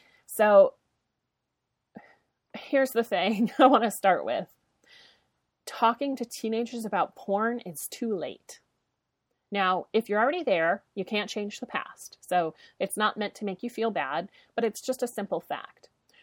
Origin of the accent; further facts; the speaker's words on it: United States; now in Canada; the culture is going to be very different from the one that I grew up in the United States and the one that I now live in Canada.